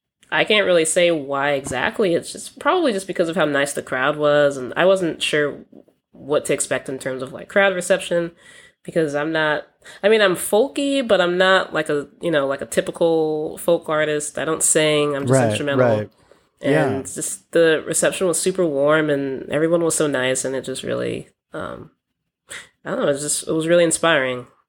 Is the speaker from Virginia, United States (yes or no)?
yes; Virginia, United States; Yeah, Northern Virginia. You got to say Northern Virginia.